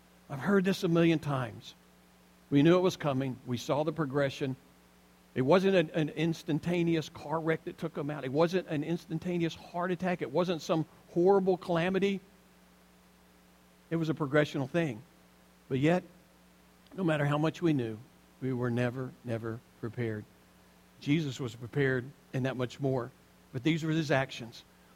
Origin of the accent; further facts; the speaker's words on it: Alabama, United States; I grew up in Alabama, so it's like, y'all are going to get it.